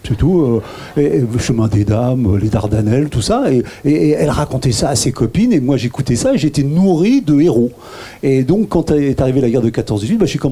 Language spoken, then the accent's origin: French; Île-de-France, France; born there; moi, je suis né dans la Seine-Saint-Denis, donc je parle pas le créole